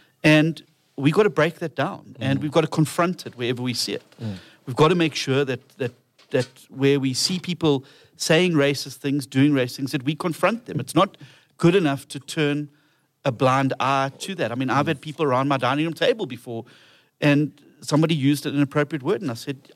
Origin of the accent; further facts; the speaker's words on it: Durban, KwaZulu-Natal, South Africa; I'm from Durban.